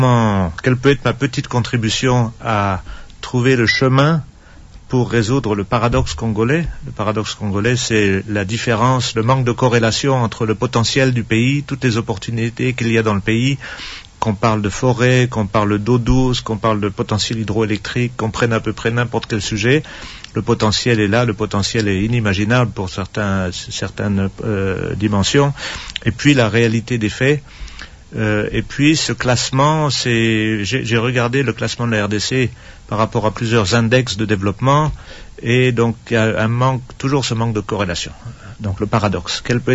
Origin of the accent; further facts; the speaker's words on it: France; Je suis français, mais je voulais toujours travailler comme agronome à l'étranger.